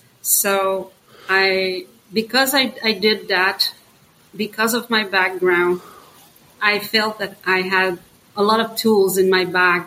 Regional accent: Quebec, Canada; born there; English is a second language; I was born in Eastern Canada, in Quebec.

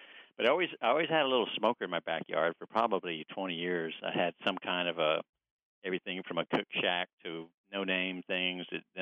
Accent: Dallas, Texas, United States; I grew up in East Texas, the Dallas area, and that was not dissimilar from Southern barbecue, and it was a lot of pig and sauce.

